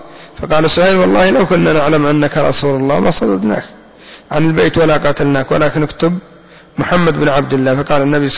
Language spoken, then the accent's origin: Arabic; Yemen; يعني خلاص، كما يقولون عندنا في اليمن، من أجلي، خليه من أجلي.